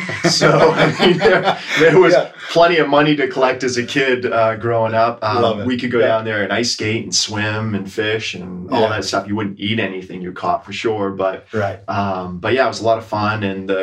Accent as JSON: {"language": "English", "town": "Standish", "region": "Maine", "country": "United States", "said": "I am from Standish, Maine, originally."}